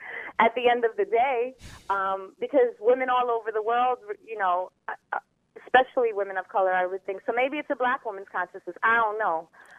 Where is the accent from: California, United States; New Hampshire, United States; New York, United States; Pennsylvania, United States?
New York, United States; New York City; So, and I say that because I'm from New York City, you know what I mean?